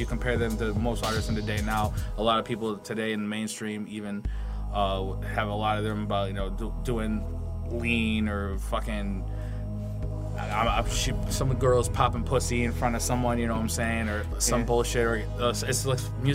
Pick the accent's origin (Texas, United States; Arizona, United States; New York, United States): New York, United States; Liverpool; I was born in New York. I was raised in a little town. Actually, I was raised a couple places, but I grow roots in Liverpool, which is just outside of Syracuse.